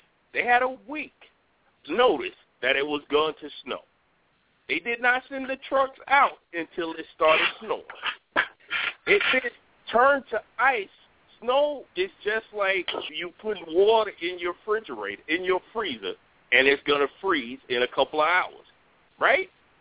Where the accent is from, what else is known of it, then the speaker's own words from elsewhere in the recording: Atlanta, Georgia, United States; also born or lived in Alaska / Hawaii; now in New York, United States; like I'm from Atlanta. I live in New York for 20 years now. I've lived in Alaska. I've lived in Hawaii.